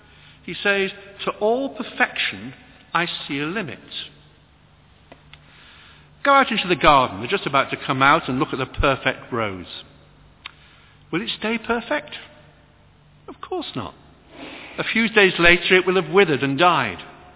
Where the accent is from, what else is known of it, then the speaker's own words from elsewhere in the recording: Salford, North West England, United Kingdom; born there; It tells me I'm a British citizen. It tells me I was born on the 4th of February 1955. And it tells me I was born in Salford.